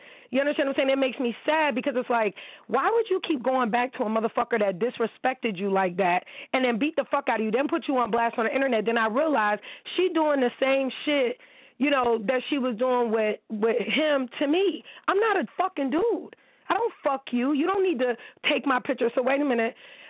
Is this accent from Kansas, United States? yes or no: no; New York, United States; I'm from New York.